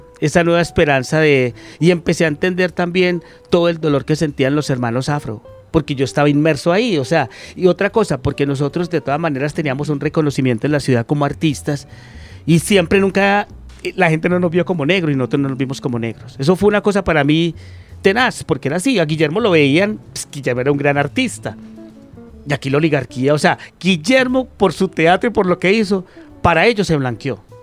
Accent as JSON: {"language": "Spanish", "town": "Medellín", "region": "Antioquia", "country": "Colombia", "tie": "born there", "said": "Yo estaba en la ciudad de Medellín, yo nací en Medellín, pues yo era medellinense normal"}